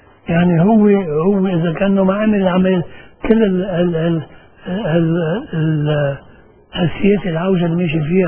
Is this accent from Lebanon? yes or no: yes; Lebanon; انا مني ولا مسيحي ولا سني ولا درزي ولا شيعي ولا شيء، انا لبناني.